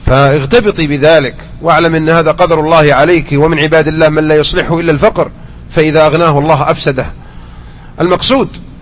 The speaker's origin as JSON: {"language": "Arabic", "town": "Mecca", "region": "Makkah Province", "country": "Saudi Arabia", "tie": "born or raised there", "said": "أذكرها وأنا صغير في مكة كانوا ينثرون مثل هذا"}